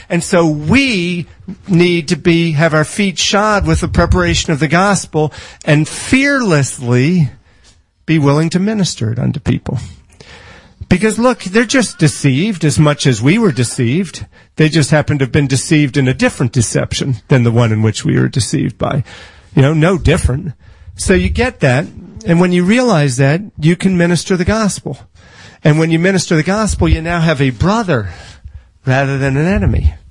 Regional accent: Silver Spring, Maryland, United States; Kensington, Maryland, I grew up in Silver Spring, but Kensington had a school called

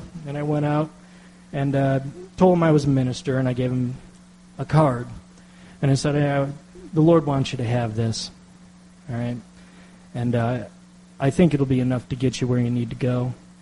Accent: Northeast, United States; See, I'm from the Northeast. I'm used to a Dunkin' Donuts on every corner.

